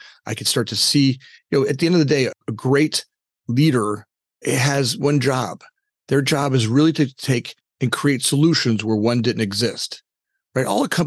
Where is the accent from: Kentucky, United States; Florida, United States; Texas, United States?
Florida, United States; Pompano Beach; look, I grew up in Pompano. My mother worked at Denny's. I was a poor little Italian kid that was darker and had curly hair